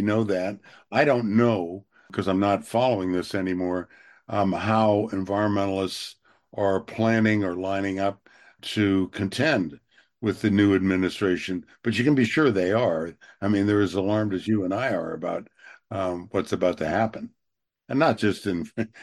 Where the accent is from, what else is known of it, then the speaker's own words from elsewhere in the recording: United States; I mean, just as an American media consumer